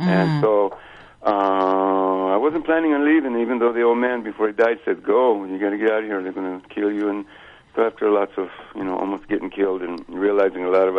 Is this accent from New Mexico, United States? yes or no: yes; New Mexico, United States; And so I grew up in a little, well, it wasn't so little, a large pueblo here in New Mexico, and grew up in an America which turned out, and which I didn't know, to be a little different than the rest of America.